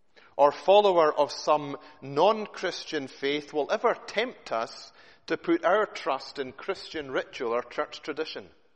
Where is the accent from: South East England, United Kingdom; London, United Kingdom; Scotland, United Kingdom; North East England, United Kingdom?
Scotland, United Kingdom; We're Scottish, but might not happen.